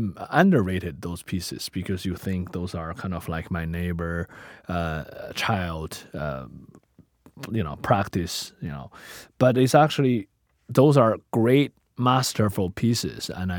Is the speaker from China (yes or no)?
yes; China; either from my home country, China, or when I'm in Africa, in Tanzania